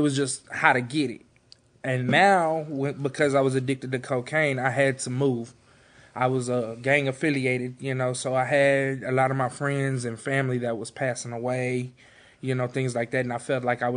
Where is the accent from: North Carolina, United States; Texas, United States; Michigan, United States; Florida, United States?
Texas, United States; Beaumont; born there; I was born in Beaumont, Texas.